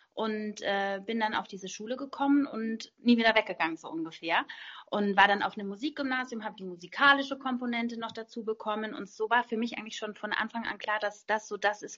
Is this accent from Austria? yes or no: no; Marktoberdorf, Bavaria, Germany; ich bin in Marktoberdorf aufgewachsen. Das ist eine Stadt in Bayern und das ist eine Kulturstadt.